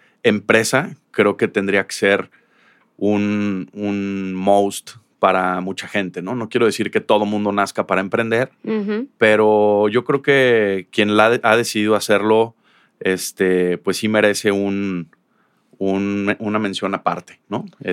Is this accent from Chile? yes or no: no; Guadalajara, Jalisco, Mexico; Uno, por regresar a mi ciudad, a mi entorno. Yo soy originalmente de Guadalajara, mi esposa también.